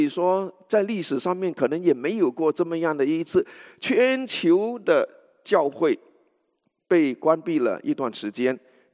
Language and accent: Chinese; Singapore; 我是新加坡人，所以我小的时候还是英殖民地，